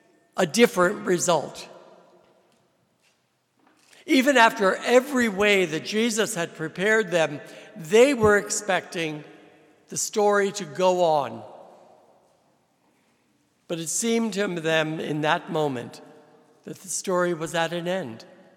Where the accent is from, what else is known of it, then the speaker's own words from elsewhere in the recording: New Jersey, United States; now in Buffalo, United States; I am a Polish boy. And I'm originally from New Jersey, but am now a priest in the Diocese of St. George's in Grenada.